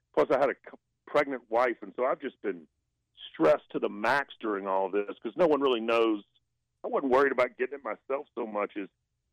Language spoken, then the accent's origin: English; the South, United States; spoke to me as a father and spoke to me as a Southerner and as an American.